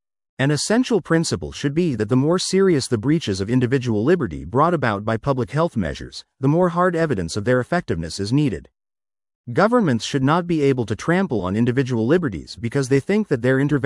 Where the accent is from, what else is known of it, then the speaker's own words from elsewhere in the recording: Melbourne, Victoria, Australia; In my hometown of Melbourne, Victoria